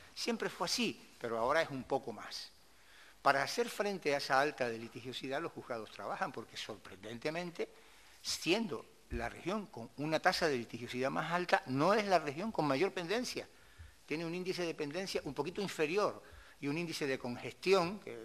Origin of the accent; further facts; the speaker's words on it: Canary Islands, Spain; Los canarios pleiteamos más. Somos la región de España con una tasa de litigiosidad más alta